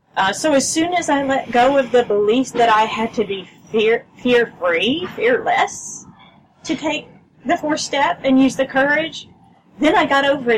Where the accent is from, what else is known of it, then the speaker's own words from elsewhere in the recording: Austin, Texas, United States; I'm from Austin.